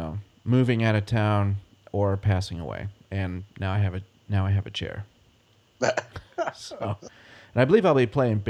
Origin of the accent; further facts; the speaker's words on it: Edwardsville, Illinois, United States; And not only that, it was right in my hometown, so. It was, and they always said Edwardsville, St. Louis, and that bothered me a lot because Edwardsville was in Illinois.